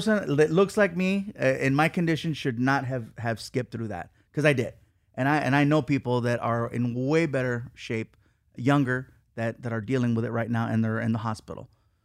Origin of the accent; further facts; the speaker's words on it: Long Beach, California, United States; also born or lived in San Diego; No. Well, I was born in San Diego, but I grew up in Long Beach. So I started in Long Beach.